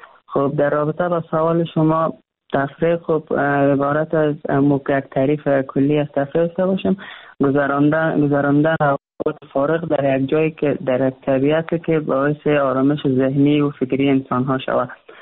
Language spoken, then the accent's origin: Persian; Maidan Wardak, Afghanistan; born there; در ولایت میدان وردک در موج زادگاه من هم هستک، در تکانه بسیار ساحه سبز است